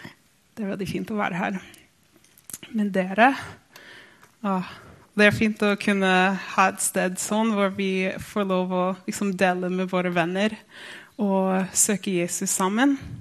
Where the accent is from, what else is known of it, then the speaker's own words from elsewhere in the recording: Minnesota, United States; Jeg kommer fra USA, fra Minnesota.